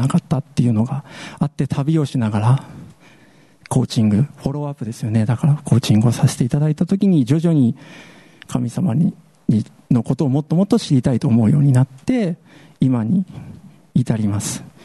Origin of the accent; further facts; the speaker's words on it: Saitama, Japan; born there; 私は埼玉で生まれてバスの運転手を長年15年ほど続けておりました